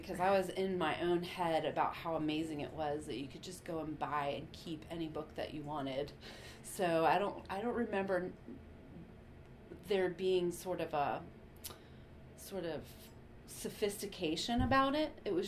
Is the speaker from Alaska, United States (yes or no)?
no; Virginia, United States; I grew up in Fauquier County, Virginia, in the southern part of the county, so it was about 20 minutes from like a town.